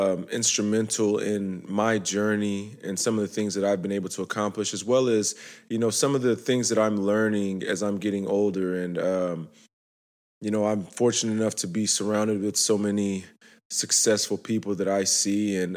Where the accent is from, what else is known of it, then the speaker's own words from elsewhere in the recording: Nigeria; I am Nigerian.